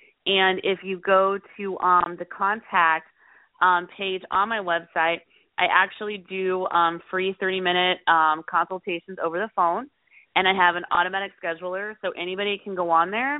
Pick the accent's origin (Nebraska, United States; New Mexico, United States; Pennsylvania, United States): Nebraska, United States; I've been an entrepreneur my whole life, and I'm from Nebraska.